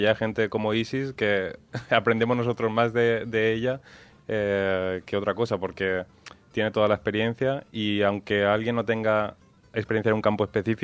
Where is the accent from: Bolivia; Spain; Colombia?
Spain; Valencian Community; que somos valencianos